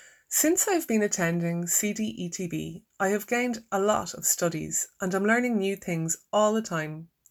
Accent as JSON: {"language": "English", "country": "Nigeria", "second_language": "English", "lives_now": "Ireland", "said": "At Christmas, I travelled to my country, Nigeria, for a holiday."}